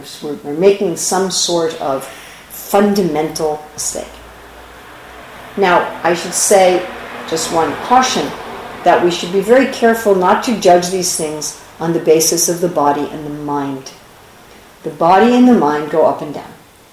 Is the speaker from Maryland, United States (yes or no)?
no; New York City, New York, United States; Because I'm from New York City, where people speak very fast.